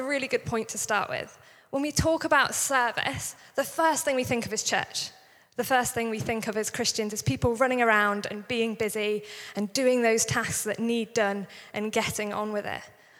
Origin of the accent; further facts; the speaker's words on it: England, United Kingdom; It's nothing to do with my accent in any way, or that I'm English.